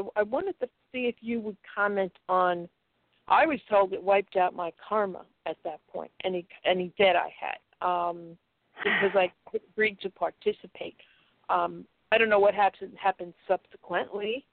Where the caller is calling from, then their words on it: Connecticut, United States; I'm calling you from Connecticut